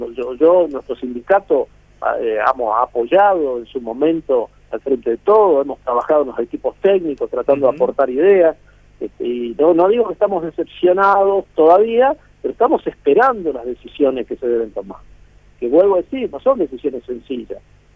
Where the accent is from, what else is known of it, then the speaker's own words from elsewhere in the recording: Tucumán, Argentina; yo soy de Tucumán